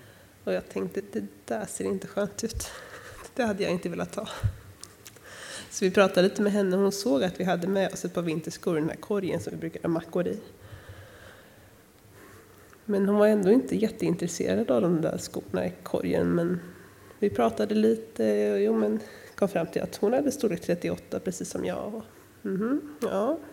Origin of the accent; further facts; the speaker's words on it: Öckerö, Västra Götaland County, Sweden; hemma på Öckerö där jag kommer ifrån.